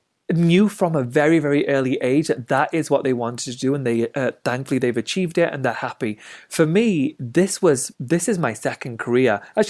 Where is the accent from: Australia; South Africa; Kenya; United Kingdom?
United Kingdom; now in United States; I'm officially an American citizen, but I'm still a very proud Brit. I'm a dual citizen.